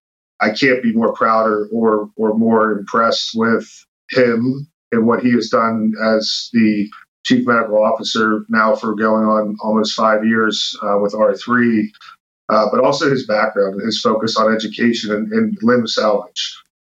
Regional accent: Pittsburgh, Pennsylvania, United States; now in Dallas, United States; the strong friends and culture that I grew up with in Pittsburgh.

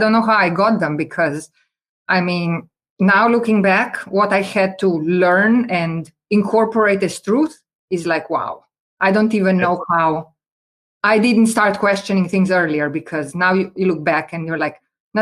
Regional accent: Slovenia; also born or lived in Italy; I'm originally from Slovenia, but I finished biology in Italy and molecular biology grad school.

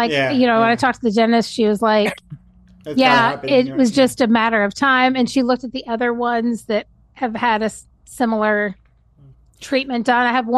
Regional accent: Louisville, Kentucky, United States; I grew up in Louisville, in my garage.

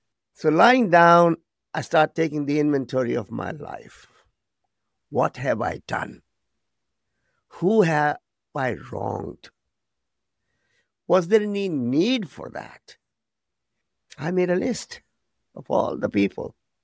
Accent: Delhi, India; born there; I was born in Delhi.

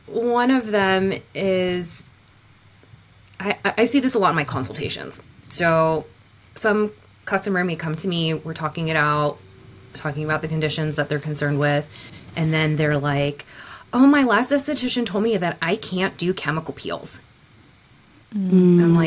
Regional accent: Houston, Texas, United States; I grew up in North Houston, white upper middle class suburbia.

